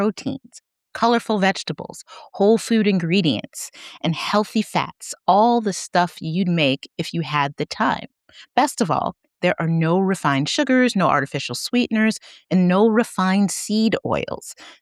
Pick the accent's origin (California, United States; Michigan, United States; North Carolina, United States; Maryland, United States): Michigan, United States; Yeah, so that, I'm from Michigan, but my household is one of the St. Louis University Billikens.